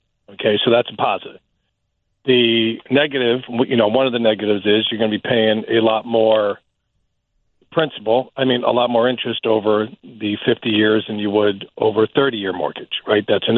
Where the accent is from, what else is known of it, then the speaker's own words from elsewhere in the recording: New York, United States; now in Chicago, United States; When I moved to Chicago from New York, my parents moved out here in 1972, we looked at homes in Buffalo Grove.